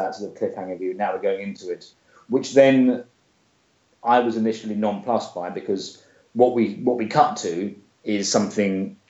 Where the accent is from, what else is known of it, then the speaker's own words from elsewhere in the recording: England, United Kingdom; I'm telling you, as an Englishman.